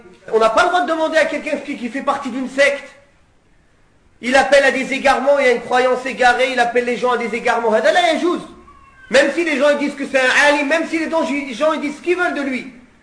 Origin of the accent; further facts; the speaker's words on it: Comoros; Moi, je suis Shafi'i. Je viens des Comores, des îles Comores. Ils sont Shafi'i aux îles Comores.